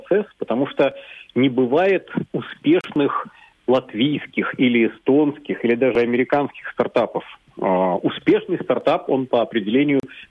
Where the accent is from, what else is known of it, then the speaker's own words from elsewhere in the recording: Belarus; now in Riga, Latvia; Конечно, я белорус. Я белорус и по рождению, и по паспорту